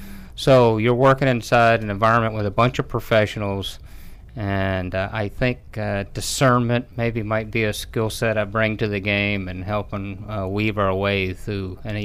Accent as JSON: {"language": "English", "town": "Radcliff", "region": "Kentucky", "country": "United States", "said": "Yeah, I'm from a little city called Ratcliff, which is right beside Fort Knox."}